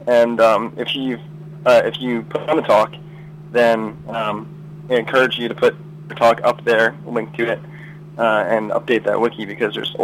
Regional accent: New York, United States; Originally from Long Island, actually.

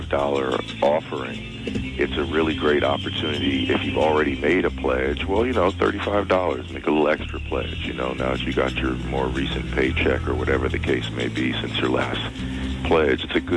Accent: New York, United States; I mean, I grew up in New York.

